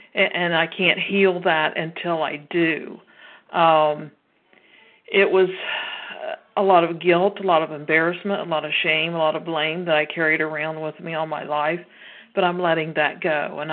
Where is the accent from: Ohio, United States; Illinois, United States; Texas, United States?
Ohio, United States; I'm from Ohio, southeastern Ohio.